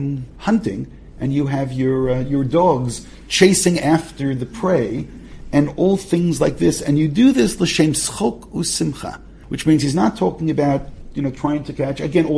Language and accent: English; Chicago, Illinois, United States; I probably should have used the Bears if we're from Chicago.